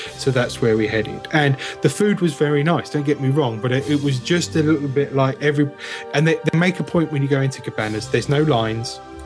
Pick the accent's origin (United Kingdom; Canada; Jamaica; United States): United Kingdom; East of England; I'm actually from Essex.